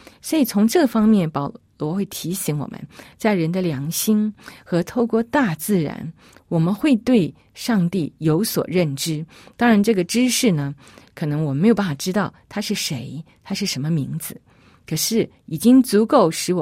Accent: China; 你会发现这是我们中国人所共同的

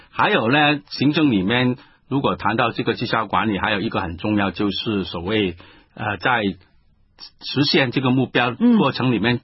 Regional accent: China; 我们中国人特别这方面呢可能比较敏感

